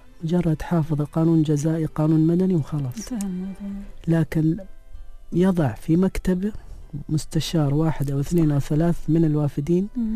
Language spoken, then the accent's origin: Arabic; United Arab Emirates; أنا أولا أفتخر أني أنا مواطنة إماراتية